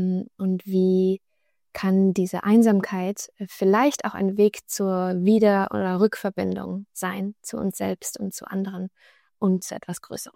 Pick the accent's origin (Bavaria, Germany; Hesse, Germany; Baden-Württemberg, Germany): Baden-Württemberg, Germany; born there; ich bin in Süddeutschland geboren, an der Grenze zur Schweiz und Frankreich, also so in dem südwestlichsten kleinen Eck da und habe chinesische Wurzeln. Ich hatte eine deutsch-jüdische Urgroßmutter, die dann nach China gegangen ist.